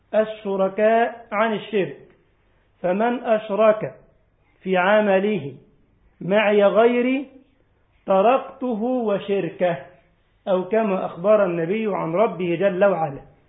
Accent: Egypt; عندنا في مصر يقول لك سلو بلدنا كده.

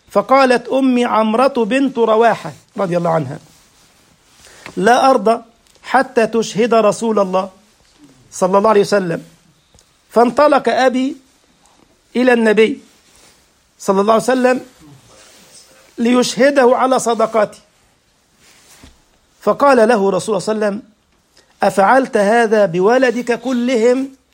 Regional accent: Egypt; احنا عندنا اهل مصر تقول له عامل ايه، يعني كيف حالك

